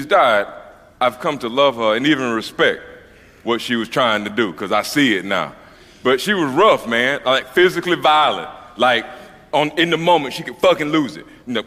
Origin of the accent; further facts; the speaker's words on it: Deep South, United States; You see, I'm from the Deep South, and they don't really like you speaking up too much